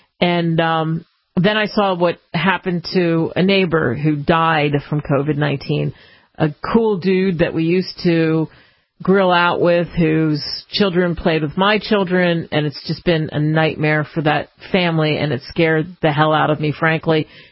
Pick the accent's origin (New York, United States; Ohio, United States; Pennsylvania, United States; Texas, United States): Pennsylvania, United States; Philadelphia; as they say, where I grew up in Philly